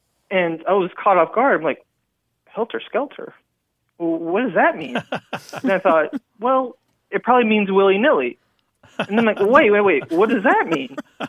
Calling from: San Antonio, Texas, United States; I'm calling from San Antonio, Texas.

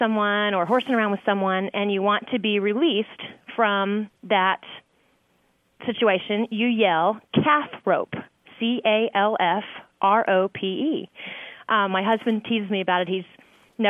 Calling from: Evansville, Indiana, United States; I'm from Indiana.

